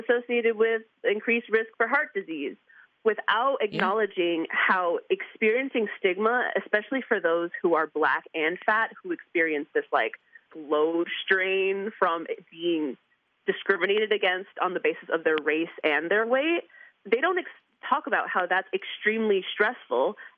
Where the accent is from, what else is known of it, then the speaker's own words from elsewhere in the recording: New York, United States; I'm from New York, so we walk everywhere.